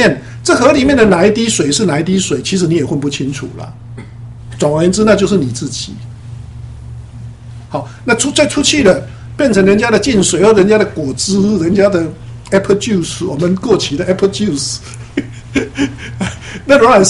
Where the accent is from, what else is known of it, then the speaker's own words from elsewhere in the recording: Taiwan; now in United States; 好像我们从台湾来美国移民，你来的时候，我来的时候是什么都没有啊，空空一个皮带进来